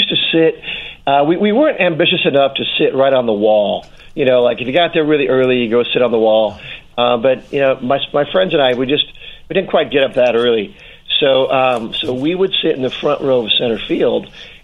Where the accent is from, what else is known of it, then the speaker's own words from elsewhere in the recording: Omaha, Nebraska, United States; now in Chicago, United States; I grew up in Omaha, Nebraska, and I was in Chicago.